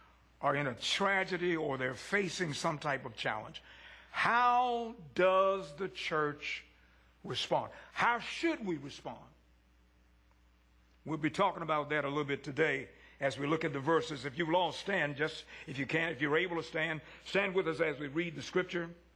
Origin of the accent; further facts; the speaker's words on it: Scottsburg, Virginia, United States; I am from Scottsburg, Virginia, and we say Eutychus